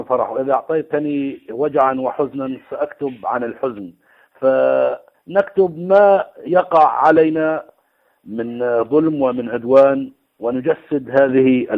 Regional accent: Palestine; والله أنا كشاعر فلسطيني وأعيش تحت براثم الاحتلال وتحت مظلة الحصار

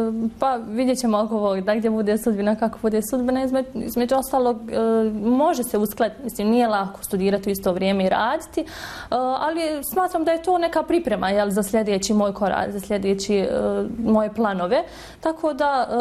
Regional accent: Bosnia & Herzegovina; moved away as an adult; now in Turkey; Došla sam iz Bosne i Hercegovine, u stvari Ankara je sama veća od cijele Bosne i Hercegovine.

